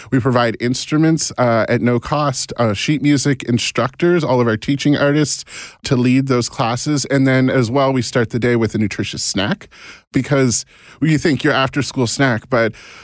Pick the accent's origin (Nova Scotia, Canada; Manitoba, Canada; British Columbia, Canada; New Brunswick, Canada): Nova Scotia, Canada; Halifax; now in Toronto, Canada; I'm originally from Halifax, so if I can get near water, then I love it.